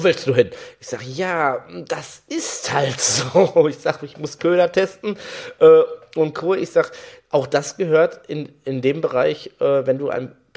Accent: North Rhine-Westphalia, Germany; also ich komme ja aus NRW

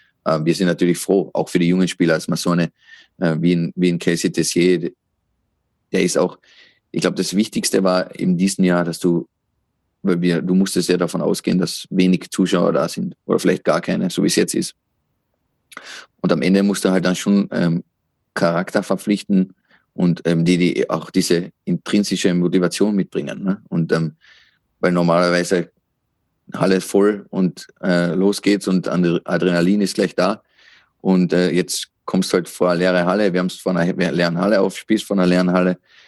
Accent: Austria; ich bin Österreicher.

